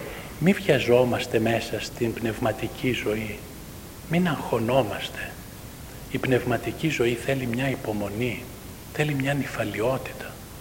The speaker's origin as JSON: {"language": "Greek", "town": "Athens", "region": "Attica", "country": "Greece", "tie": "born or raised there", "said": "Μεγαλώσαμε στην Αθήνα και ήμασταν 6 αδέλφια."}